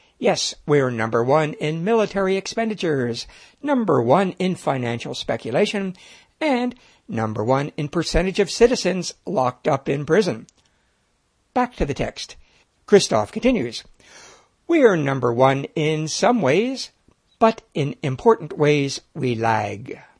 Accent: United States; As an American, what saddens me is also that our political system seems unable to rise to the challenges.

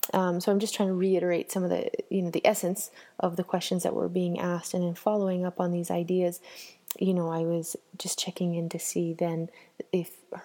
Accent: Canada; some of my experience in growing up in Canada

